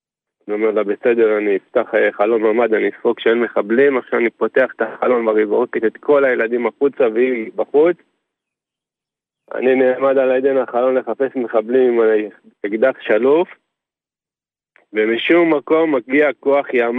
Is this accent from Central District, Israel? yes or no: no; Yated, Southern District, Israel; אני בן מושב יתד, נולדתי במועצה. אנחנו באותו מועצה, מועצה זאת אשכול. לא יצאנו יום אחד מהמועצה, לא גרנו במקום אחר יום אחד.